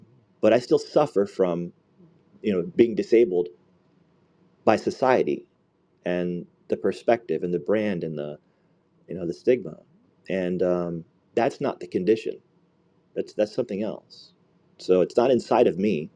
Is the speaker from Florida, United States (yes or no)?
no; Virginia, United States; So I grew up in the Dulles Corridor, which we like to fancy the Silicon Valley of the East Coast.